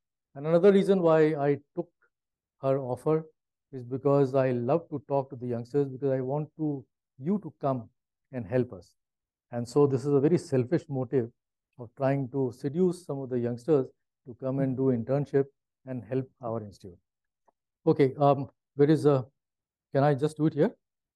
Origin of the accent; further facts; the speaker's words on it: Lucknow, Uttar Pradesh, India; I come from Lucknow.